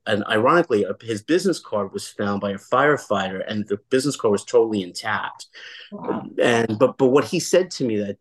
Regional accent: Brooklyn, New York, United States; also born or lived in Florida; I live in New York City now, and I'm from Brooklyn, but I lived in Florida from 1997 to 2007.

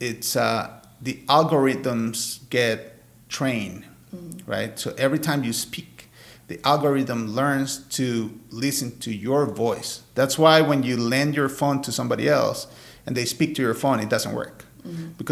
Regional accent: Costa Rica; English is a second language; also born or lived in New York; I'm Costa Rican and I have an accent, but we're speaking in English, right?

